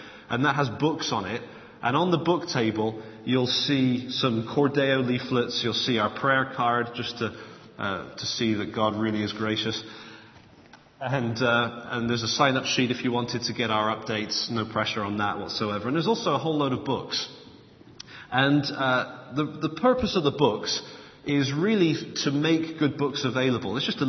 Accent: Bristol, South West England, United Kingdom; accent: Bristolian; also born or lived in United States; I grew up in Bristol, went to university in Bristol, and then spent a year on the OM ship and met an American, married an American, lived in America, studied in America, and came back sounding like it.

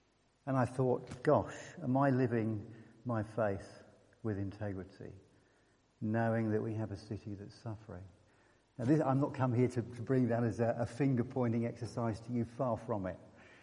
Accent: Bristol, South West England, United Kingdom; And as an Englishman from Bristol, that was quite an extraordinary experience.

